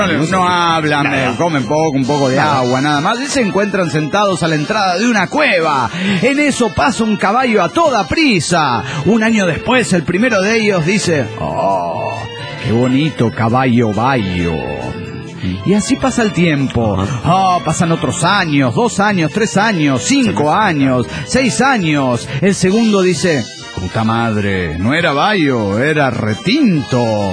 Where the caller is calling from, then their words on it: Durango, Mexico; Soy el piromaníaco de Durango.